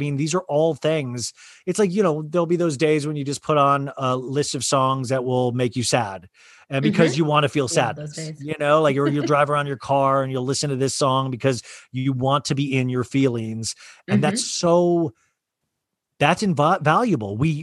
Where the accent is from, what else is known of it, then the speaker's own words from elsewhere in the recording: Kansas, United States; And I grew up in Kansas. So you're like, Hollywood, does that exist?